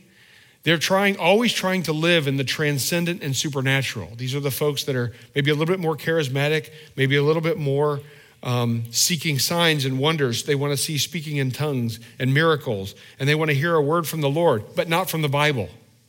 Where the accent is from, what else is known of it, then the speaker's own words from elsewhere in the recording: Indiana, United States; when I grew up in Indiana, I lived on a lot of country roads that were gravel